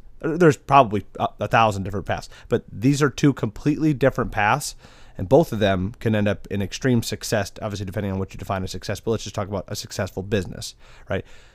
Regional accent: Wisconsin, United States; I come from Wisconsin. You know, if you have $1 million in Stevens Point, Wisconsin, you have it made.

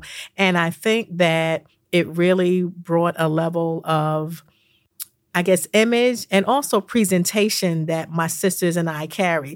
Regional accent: New York, United States; now in Syracuse, United States; I'm originally from Long Island, and all of my friends from Long Island

